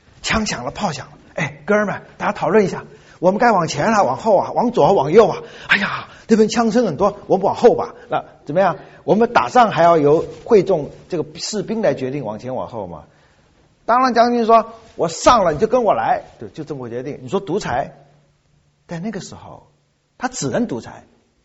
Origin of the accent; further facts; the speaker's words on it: Fujian, China; 才发现我是福建人，我们福建人有一种规矩